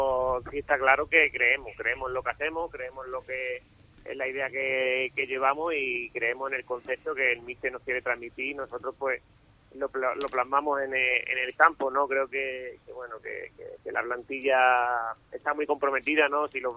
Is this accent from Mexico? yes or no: no; Almería, Andalusia, Spain; Yo vengo de Almería también, que bueno, que ahí la humedad también es bastante alta